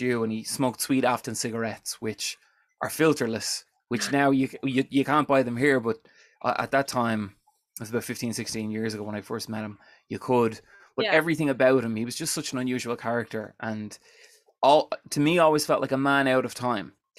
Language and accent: English; Dublin, Leinster, Ireland; I'm a singer-songwriter. I grew up in Dublin.